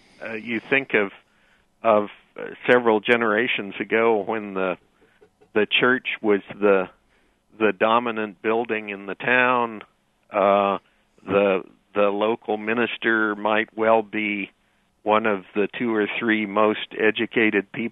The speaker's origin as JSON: {"language": "English", "town": "Peoria", "region": "Illinois", "country": "United States", "tie": "born or raised there", "said": "I grew up in Peoria, in Illinois, and so I've, over nearly 40 years now, gotten to know the road that goes through Champaign between Crawfordsville and Peoria pretty well."}